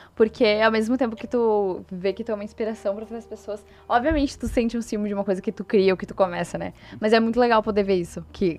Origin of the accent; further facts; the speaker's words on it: Porto Alegre, Rio Grande do Sul, Brazil; obviamente, tenho 20 anos, sou de Porto Alegre mesmo, morei lá minha vida toda. Meu sonho era morar em São Paulo, desde que eu me conheço por gente, mas descobri que não é mais.